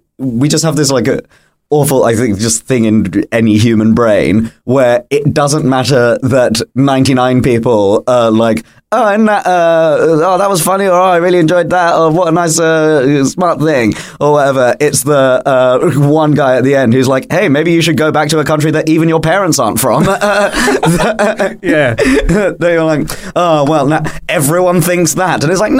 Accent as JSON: {"language": "English", "region": "London", "country": "United Kingdom", "tie": "born or raised there", "said": "because I grew up in London, my parents very kindly were like, you can live with us until you can afford both rent and food."}